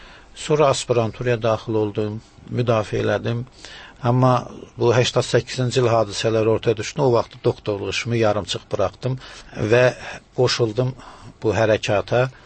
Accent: Shirvan, Azerbaijan; also born or lived in Shamakhi; Uşaqlığım daha çox Şirvanda. Mən, yəni biz 37-ci ildə sürgün olunmuşuq. Əslində Şamaxlıyam mən. Amma bizi sürgün eləyiblər arana ki, bəlkə orada qırılaq. Çünki mənim babam 43-cü ilə qədər Sovet hökumətinə tabi olmayıb, qaçaq olub, Şamaq dağımı, qaçaq sultan nəvəsiyəm

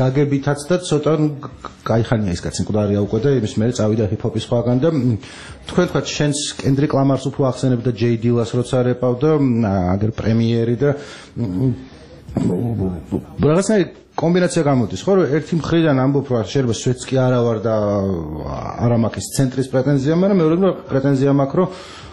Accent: Western Georgia, Georgia; მე თვითონ ახლა დასავლეთ საქართველოსიდან ვარ ბაღდადში მაქვს ოფერი და ქუთაისშიც რამე ხნის წინ ერთი წელი მიწევდა ხოლმე ძალიან ხშირად ყოფნა

